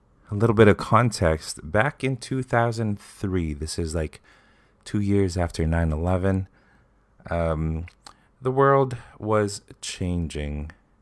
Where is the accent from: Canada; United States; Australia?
Canada; I am from Canada